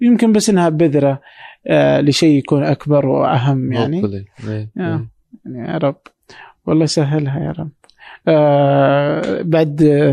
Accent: Saudi Arabia; لأن أحس أنه علاقة مثلا على الأقل عندنا في السعودية أو في الخليج يمكن علاقة الناس بالشارع بالمجتمع قليلة جدا

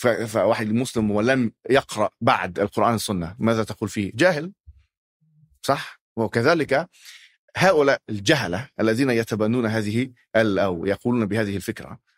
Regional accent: Alexandria, Alexandria Governorate, Egypt; أنا ذهبت إلى الإسكندرية، أنا من الإسكندرية أصلا يعني في مصر

